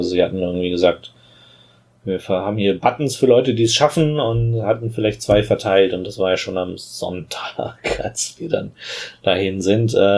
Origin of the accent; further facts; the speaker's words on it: Germany; Wir kommen aus Deutschland. Ja, dann guckt euch mal die Rückseite an, da ist Berlin drauf.